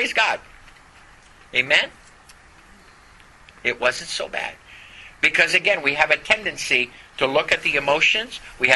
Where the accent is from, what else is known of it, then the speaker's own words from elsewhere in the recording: Canada; Well, that's like me trying to give up being Canadian.